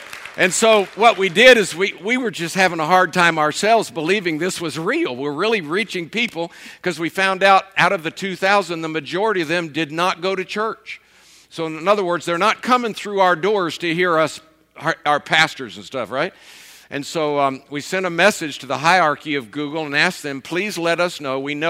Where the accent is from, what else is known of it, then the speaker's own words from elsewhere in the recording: Tampa, Florida, United States; I was born and raised in Tampa, Florida. Lived there for 27 years. I was a beach bum.